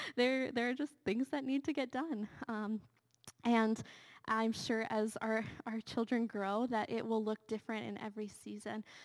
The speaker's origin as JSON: {"language": "English", "town": "Pittsburgh", "region": "Pennsylvania", "country": "United States", "said": "We're both from Pittsburgh. We love Pittsburgh."}